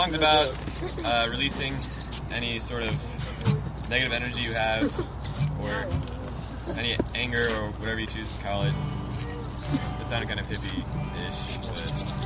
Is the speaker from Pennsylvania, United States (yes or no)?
no; Arizona, United States; We're here from Arizona, and we're having a really good time in California.